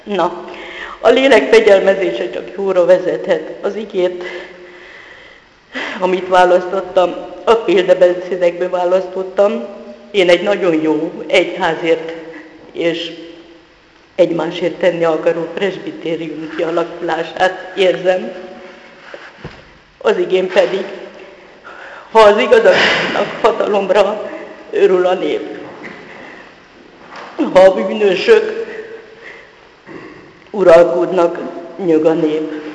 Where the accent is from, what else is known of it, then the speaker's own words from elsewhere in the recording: Soroksár, Budapest, Hungary; 1955-ben születtem, és azóta több mint 62 éve itt élek Soroksáron.